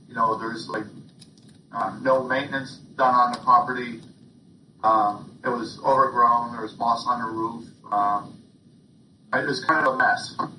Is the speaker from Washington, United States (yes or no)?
yes; Camas, Washington, United States; We're from Camas originally.